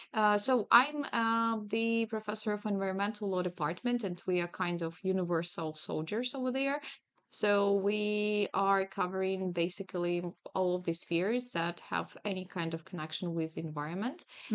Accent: Kharkiv, Kharkiv Oblast, Ukraine; English is a second language; And I am from Ukraine, obviously.

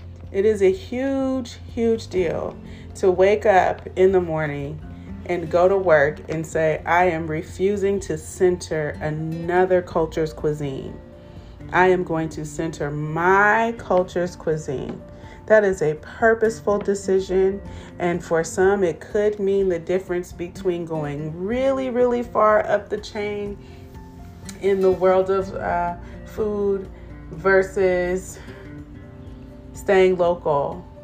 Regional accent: Oakland, California, United States; Like, I am from Oakland, but when it comes to that big conversation, being from the Bay is like a whole different vibe.

